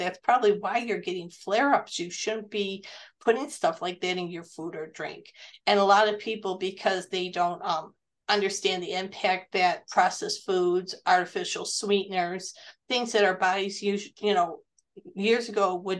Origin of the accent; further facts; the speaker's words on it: United States; growing up in America as a child, the attitude was you didn't question your doctor.